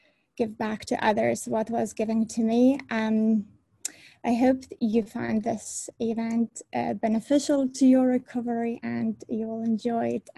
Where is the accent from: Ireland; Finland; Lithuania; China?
Lithuania; now in London, United Kingdom; I'm adult child from Lithuania and currently living in the UK, London.